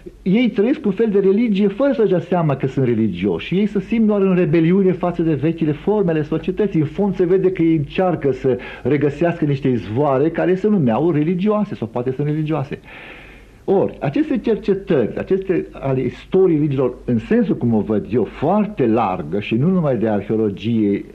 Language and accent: Romanian; Romania; mă pasionează și ca român, dar și ca istoric al religiilor.